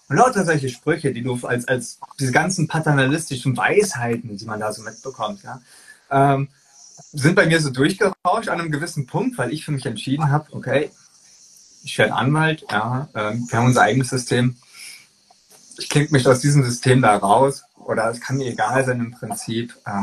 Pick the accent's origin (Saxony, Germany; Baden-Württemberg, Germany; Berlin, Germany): Berlin, Germany; als Berliner